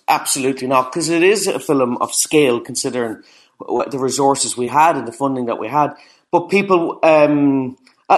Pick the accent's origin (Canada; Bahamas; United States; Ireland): Ireland; Cavan, Ulster; my hometown where I'm from, it's Cavan, and it's a small kind of small Irish town in the South Ulster in Ireland.